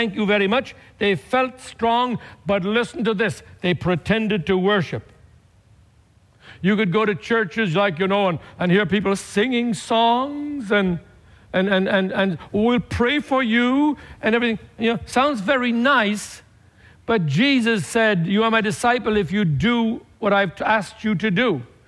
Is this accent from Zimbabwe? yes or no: no; Ireland